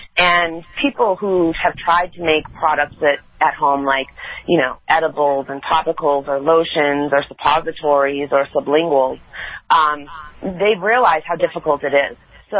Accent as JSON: {"language": "English", "town": "Boston", "region": "Massachusetts", "country": "United States", "said": "and I'm from Boston, and so Massachusetts has come very far in these last couple of years"}